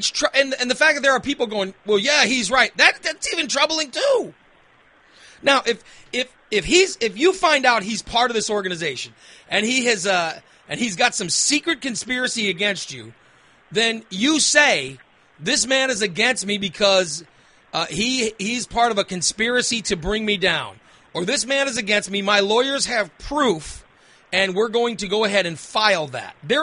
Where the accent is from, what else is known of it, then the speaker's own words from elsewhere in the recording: Illinois, United States; Even though I'm from Illinois.